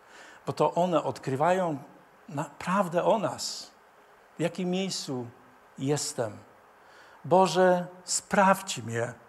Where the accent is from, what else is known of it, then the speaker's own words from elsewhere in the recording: Greater Poland Voivodeship, Poland; Pamiętam, wychowałem się w Poznańskim i tam rolnicy zawsze jak skosili siano, to robili takie szałasy.